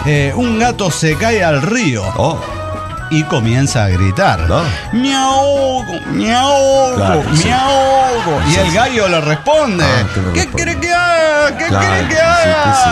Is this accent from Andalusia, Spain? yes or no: yes; Málaga, Andalusia, Spain; de Málaga, España.